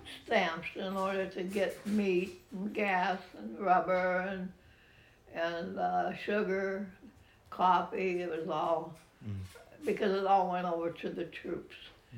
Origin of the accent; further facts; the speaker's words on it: Ottawa, Illinois, United States; I grew up in Ottawa, Illinois, LaSalle County. Abraham Lincoln was in my hometown